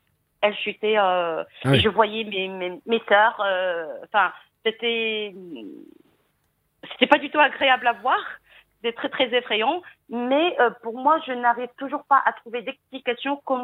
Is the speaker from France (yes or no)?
no; Tunisia; J'avais 16 ans et en fait, je précise que je suis tunisienne.